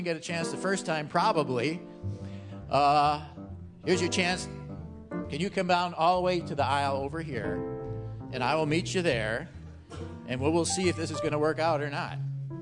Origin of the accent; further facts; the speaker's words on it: Milwaukee, Wisconsin, United States; Yeah, well, I'm from Milwaukee, you know. Yeah, the south side, so I know how to do that.